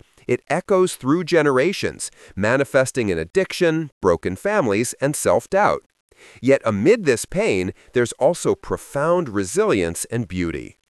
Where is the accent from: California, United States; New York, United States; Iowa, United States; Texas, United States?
California, United States; Oakland; I feel bad sometimes even saying I'm Native. Mostly, I just feel like I'm from Oakland.